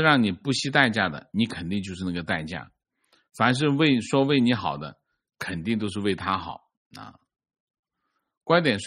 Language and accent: Chinese; Qingdao, Shandong, China; 我就是青岛人，但是我毕业那年我只能去其他城市找工作，因为我学的是集成电路，青岛根本没有对口的工作。我爱我的家乡，但我回不去我的家乡。